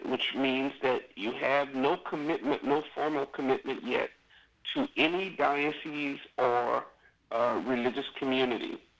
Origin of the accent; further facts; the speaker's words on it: Church Point, Louisiana, United States; where are you from in Louisiana? I said, I'm from Church Point.